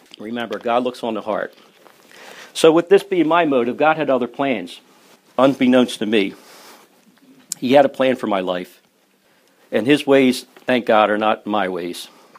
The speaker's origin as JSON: {"language": "English", "town": "Bridgeport", "country": "United States", "tie": "born or raised there", "said": "I served as an altar boy growing up in Bridgeport, and my immigrant grandmom from Czechoslovakia even made the outfit that I wore when I would serve Mass."}